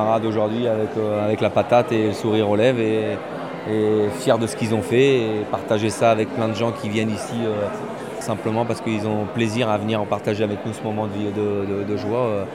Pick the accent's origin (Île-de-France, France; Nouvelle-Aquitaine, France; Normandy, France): Normandy, France; Le Havre; born there; Moi, si je trouvais que je suis né au Havre, j'aurais pu naître au Sénégal, en Algérie, voilà, il s'est trouvé que j'étais là